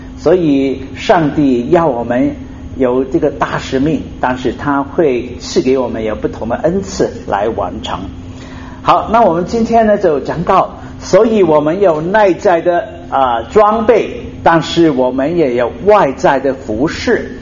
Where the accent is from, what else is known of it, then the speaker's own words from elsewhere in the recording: China; 所以呢，我们中国人都是很围绕着吃哈啊！